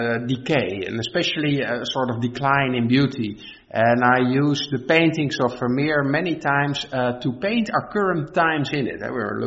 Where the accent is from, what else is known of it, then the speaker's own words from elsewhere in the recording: Rotterdam, South Holland, Netherlands; I am from Rotterdam, and that's a very industrial town as well.